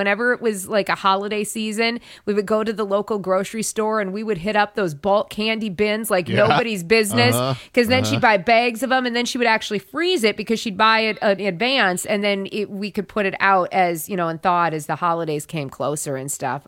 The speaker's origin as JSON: {"language": "English", "region": "South Dakota", "country": "United States", "tie": "born or raised there", "said": "And then I had to look at my home state of South Dakota."}